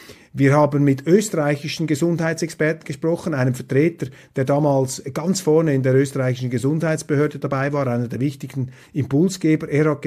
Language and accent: German; Switzerland; Aber als Schweizer sage ich Ihnen, läuft es mir natürlich auch kalt den Rücken hinunter